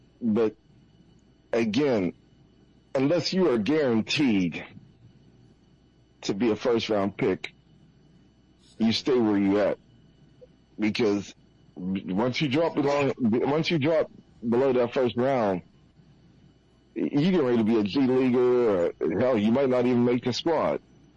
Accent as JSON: {"language": "English", "region": "Ohio", "country": "United States", "said": "Hell, I'm from Ohio."}